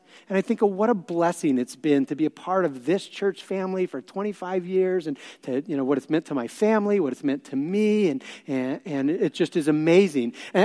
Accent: Santa Cruz, California, United States; And I think some of you know that I'm actually from Santa Cruz.

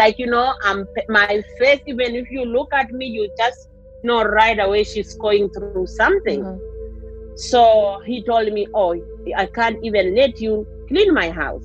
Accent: Kenya; Where are you from? I told them I'm from Kenya.

